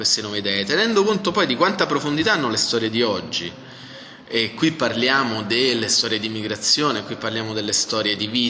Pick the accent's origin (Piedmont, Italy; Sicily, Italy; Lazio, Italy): Lazio, Italy; Gaeta; la sala di Gaeta, che è il mio paese di origine